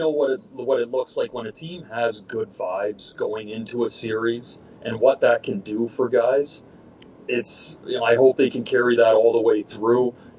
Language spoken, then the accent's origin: English; Canada; I don't know if that's just being Canadian and really hoping they get it done